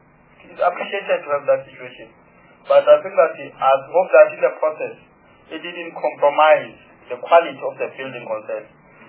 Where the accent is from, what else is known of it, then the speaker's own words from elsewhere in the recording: Free State, South Africa; I'm coming from the Free State.